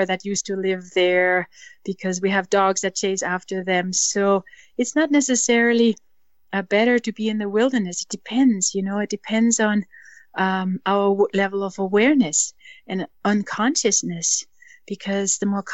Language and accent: English; Germany; I grew up in Germany post-World War II, and there was absolutely no consciousness about animals. It was all about survival and building the country back up.